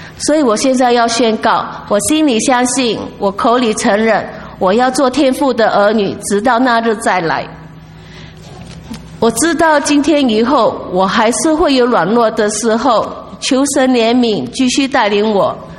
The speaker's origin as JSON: {"language": "Chinese", "country": "Singapore", "second_language": "Chinese", "said": "我来自新加坡，我的中文不是很好，请大家原谅。"}